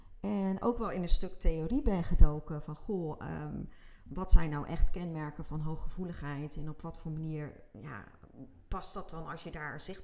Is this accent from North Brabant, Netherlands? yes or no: no; Numansdorp, South Holland, Netherlands; En er zijn bij ons in Numansdorp zijn er 3 basisscholen. En dus we gingen alle 3 die basisscholen langs en 1 daarvan was mijn oude basisschool.